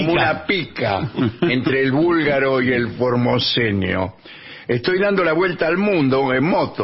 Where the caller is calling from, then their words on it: Montevideo, Uruguay; de Montevideo. Siempre atenta a tus recomendaciones.